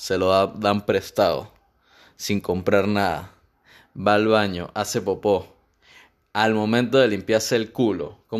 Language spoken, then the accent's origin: Spanish; La Ceiba, Venezuela; Es que yo ni siquiera soy de San Cristóbal, yo soy de La Ceiba. Entonces yo salto de La Ceiba para San Cristóbal.